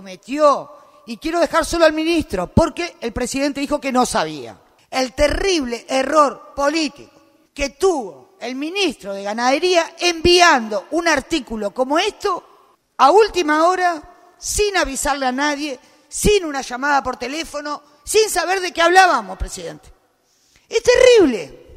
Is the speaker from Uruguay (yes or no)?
yes; Montevideo, Uruguay; lo pagamos los montevideanos en nuestros impuestos